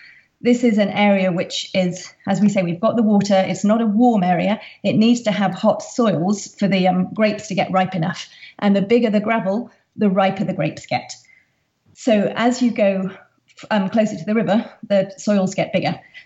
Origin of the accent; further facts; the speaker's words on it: London, United Kingdom; moved away as an adult; now in Bordeaux, France; Well, I am British. I've been living in Bordeaux since 2003. I moved here from London